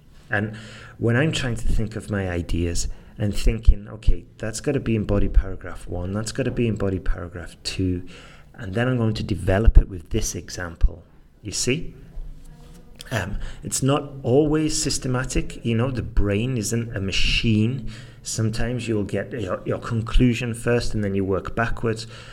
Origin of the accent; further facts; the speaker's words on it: Manchester, North West England, United Kingdom; moved away as an adult; I've lived outside of the UK, my home country, for the last 20 years. I've been thinking about this question a lot recently. Like, would I have been better just staying in Manchester, working there